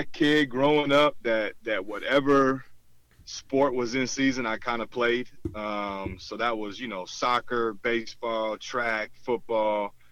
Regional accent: Minneapolis, Minnesota, United States; I did. I grew up in South Minneapolis.

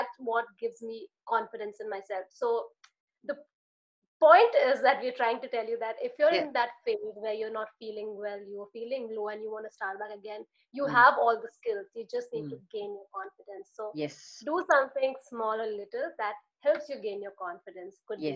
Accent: India; English is a second language; I'm from India

